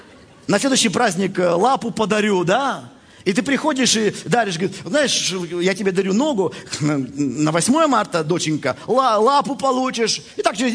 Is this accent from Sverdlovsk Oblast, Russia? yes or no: yes; Yekaterinburg, Sverdlovsk Oblast, Russia; говорят, ты откуда … Я говорю, из Екатеринбурга.